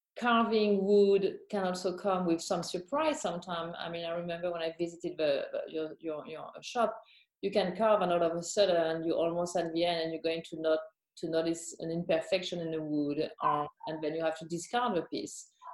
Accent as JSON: {"language": "English", "region": "Grand Est", "country": "France", "tie": "born or raised there", "second_language": "English", "said": "So I was born and raised in Champagne."}